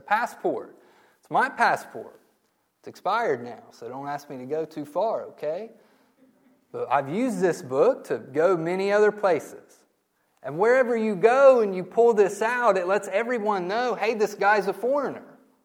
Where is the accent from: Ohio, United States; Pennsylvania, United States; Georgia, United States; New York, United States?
Ohio, United States; born there; Yes, I was born in Ohio. Yes, I'm an American, but by birth and by virtue of my birth here in this country